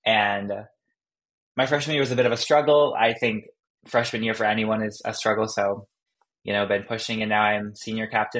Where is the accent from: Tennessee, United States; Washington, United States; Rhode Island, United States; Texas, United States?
Rhode Island, United States; Like I grew up in Southern Rhode Island. There's nothing around. My high school and middle school is surrounded by a bunch of farms.